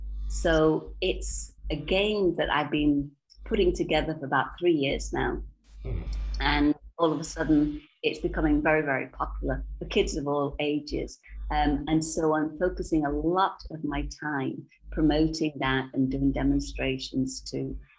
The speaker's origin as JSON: {"language": "English", "region": "England", "country": "United Kingdom", "lives_now": "Thailand", "said": "I'm English, but I've lived for many, many years in Thailand. So I consider that to be my home."}